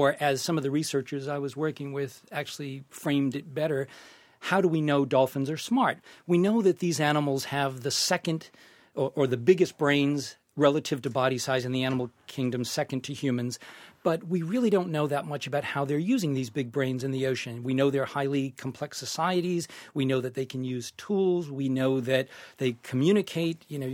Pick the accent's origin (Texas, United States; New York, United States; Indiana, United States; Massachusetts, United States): Massachusetts, United States; Born and raised in Massachusetts